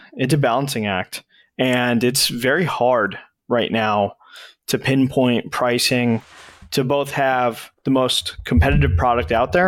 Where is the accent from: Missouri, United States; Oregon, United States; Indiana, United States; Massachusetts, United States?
Massachusetts, United States; Springfield; so I'm from Springfield, Mass. I'm a Springfield, Mass kind of guy